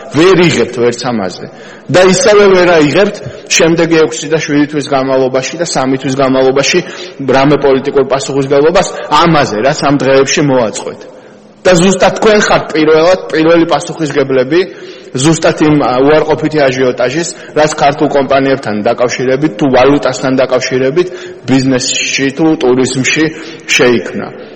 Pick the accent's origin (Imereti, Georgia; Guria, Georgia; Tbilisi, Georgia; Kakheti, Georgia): Guria, Georgia; Ozurgeti; ჩემი ქალაქის, ჩემი მშობლიური ქალაქის მაგალითზე ვიტყვი, ოზურგეთის.